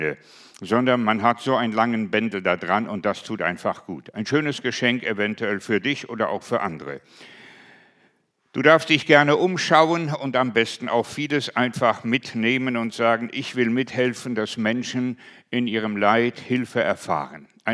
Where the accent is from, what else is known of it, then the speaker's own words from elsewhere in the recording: Germany; also ich war ja aus Deutschland, Allemand … ist übersetzt deutscher Schäferhund.